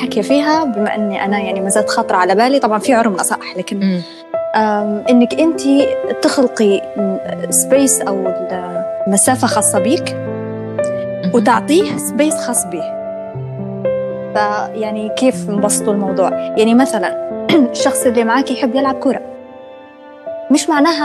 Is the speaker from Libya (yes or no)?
yes; Benghazi, Libya; أنا أصلا من بنغازي، وأنا في بنغازي